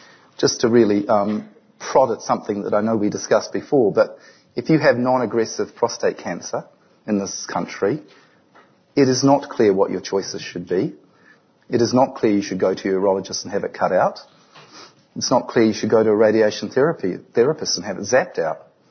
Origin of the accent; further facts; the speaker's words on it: New Zealand; now in Australia; because I'm a Kiwi, obviously